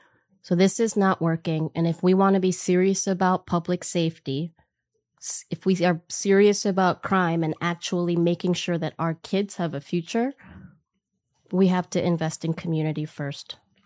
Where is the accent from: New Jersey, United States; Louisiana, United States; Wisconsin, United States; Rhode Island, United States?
Wisconsin, United States; for me as a Korean American born and raised in Wisconsin